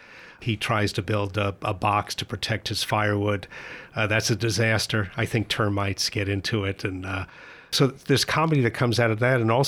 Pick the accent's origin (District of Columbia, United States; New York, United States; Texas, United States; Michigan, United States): New York, United States; I grew up in New York, and the only fish I got close to was gefilte fish.